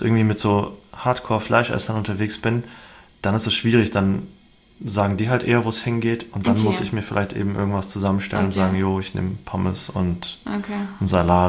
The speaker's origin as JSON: {"language": "German", "town": "Konstanz", "region": "Baden-Württemberg", "country": "Germany", "said": "Aus Konstanz."}